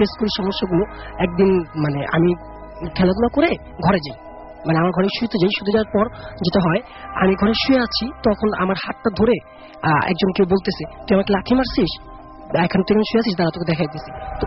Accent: Nagarkanda, Dhaka Division, Bangladesh; now in Dhaka, Bangladesh; আমাদের গ্রামের বাড়ি ফরিদপুর নগরকান্দা গ্রাম, নগরকান্দা থানা বিনোদী গ্রামের

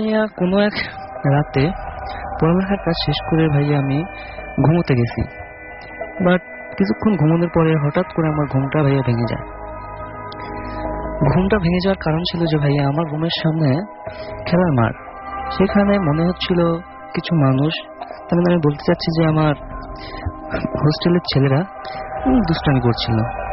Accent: Rajbari, Dhaka Division, Bangladesh; ঘটনা 2016 সালে, যেটা আমার গ্রামের বাড়ি রাজবাড়িতে হয়েছে।

